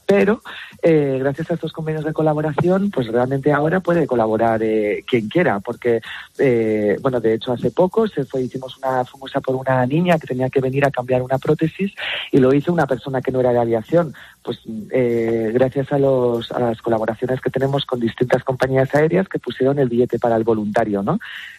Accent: Côte d’Ivoire; yo nací en Costa de Marfil y bueno, viví ahí unos años, viví varios años y luego he estado viajando

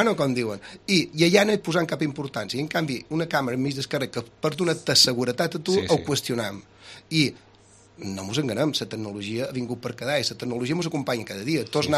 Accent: Ciutadella, Balearic Islands, Spain; born there; som el cap de policia de Ciutadella i he nascut a Ciutadella.

